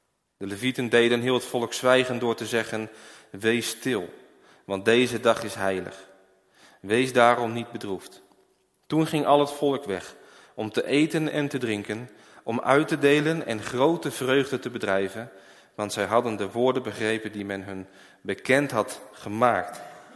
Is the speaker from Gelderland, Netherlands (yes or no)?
yes; Ede, Gelderland, Netherlands; ik kom uit Ede.